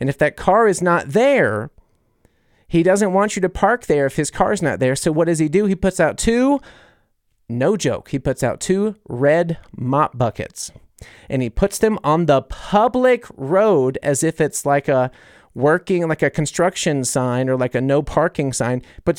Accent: New Orleans, Louisiana, United States; And I'm also coming from New Orleans, I'm like, they're going to kill us, you know?

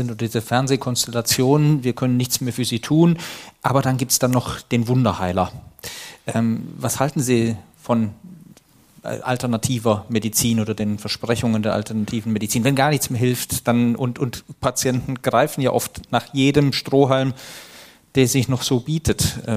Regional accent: Cologne, North Rhine-Westphalia, Germany; als Kölner

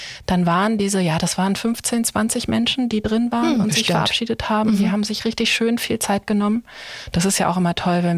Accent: Lower Saxony, Germany; ich komme aus Ostfriesland

